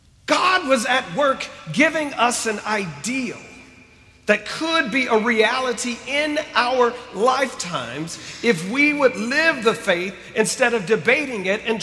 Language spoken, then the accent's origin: English; Alabama, United States; Well, I grew up in Alabama. Alabama the beautiful